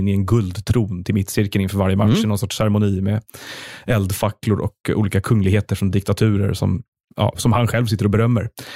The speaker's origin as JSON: {"language": "Swedish", "town": "Stockholm", "region": "Stockholm County", "country": "Sweden", "tie": "born or raised there", "said": "Men jag är också uppvuxen i Stockholm. Och i stan. Så att jag har lite svårt att inte vara i stan."}